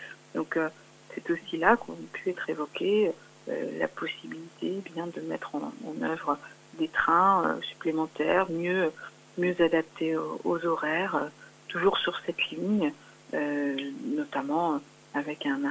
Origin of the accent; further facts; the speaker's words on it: Le Lude, Pays de la Loire, France; now in Mamers, France; Alors moi, je vis à Mamers aujourd'hui, mais je suis originaire du Lude. Donc c'est un territoire que je connais bien, très très bien, le Sud-Tarn, pour avoir fait aussi mes études primaires et secondaires au Lude et à La Flèche.